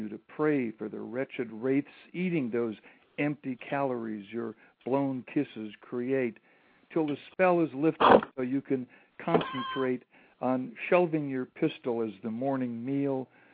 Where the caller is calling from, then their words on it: Santa Monica, California, United States; This is in Santa Monica, a blocked call in Santa Monica.